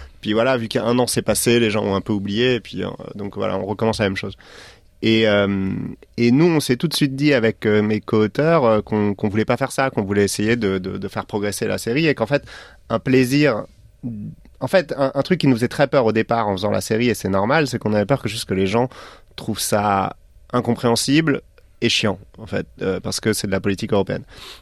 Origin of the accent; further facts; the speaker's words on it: Strasbourg, Grand Est, France; J'ai grandi à Strasbourg, comme tu le sais, pas loin du Parlement européen que je voyais un peu tous les jours.